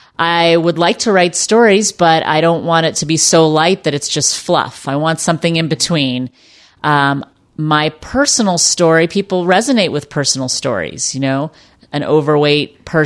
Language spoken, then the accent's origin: English; Dallas, Texas, United States; growing up in Car Culture USA in Dallas, Texas, a very chubby youth, a sedentary lifestyle